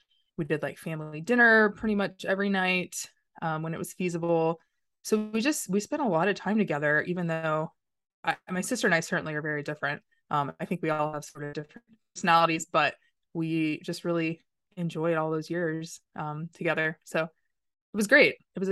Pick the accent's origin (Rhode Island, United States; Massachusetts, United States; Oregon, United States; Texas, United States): Texas, United States; now in Denver, United States; I grew up in Texas. Suburbs of Dallas-Fort Worth area, and my family is all still there. I live in Colorado. I've been in Denver for like 14 years.